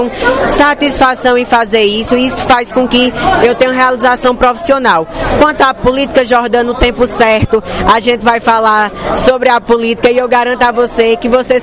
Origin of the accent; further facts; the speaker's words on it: Paraíba, Brazil; para mim, como sertaneja, é motivo de muito orgulho